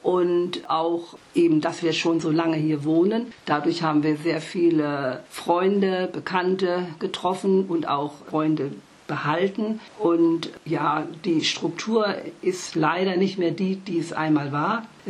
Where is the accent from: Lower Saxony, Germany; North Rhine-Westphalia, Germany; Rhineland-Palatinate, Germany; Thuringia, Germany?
Lower Saxony, Germany; also born or lived in Palatinate; now in Rödermark, Germany; ich komme ja aus Niedersachsen und meine alte Heimat, da habe ich also nach wie vor keinen Kontakt mehr. Und die zweite Heimat war die Pfalz, wo auch mein Mann herkommt.